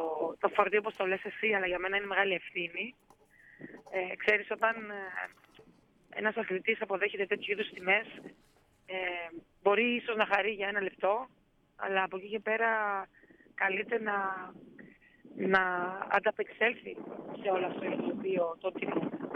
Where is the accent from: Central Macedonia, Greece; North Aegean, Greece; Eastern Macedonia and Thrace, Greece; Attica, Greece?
Central Macedonia, Greece; Goumenissa; ένα μικρό κοριτσάκι που ξεκίνησε από τη Γουμένσα, κάνοντας τα πρώτα του βήματα μέσα σε αυτό το κλειστό γυμναστήριο